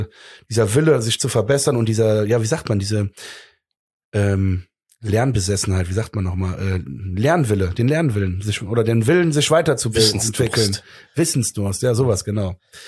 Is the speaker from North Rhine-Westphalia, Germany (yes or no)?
yes; Cologne, North Rhine-Westphalia, Germany; Also für mich als Kölner ist er eine Legende.